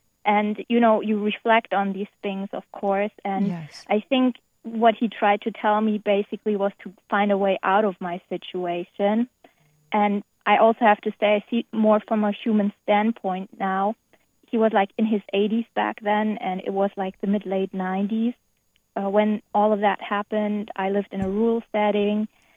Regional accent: Germany; English is a second language; In my home country, Germany

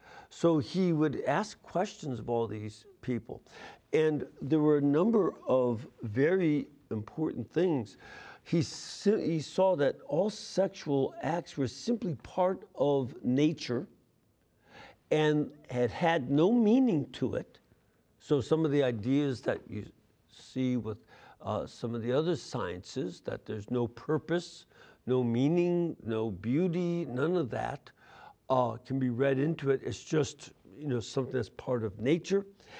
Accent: Illinois, United States; I know, for instance, when I was growing up in Illinois

